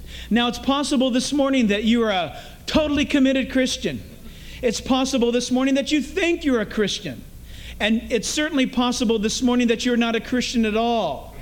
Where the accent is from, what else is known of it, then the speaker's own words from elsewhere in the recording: San Diego, California, United States; also born or lived in Orange County; like I do, growing up in San Diego and then in Orange County.